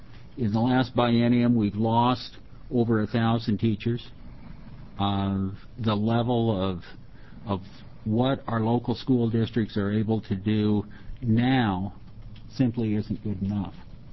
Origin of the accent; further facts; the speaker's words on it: Portland, Oregon, United States; I come from Portland.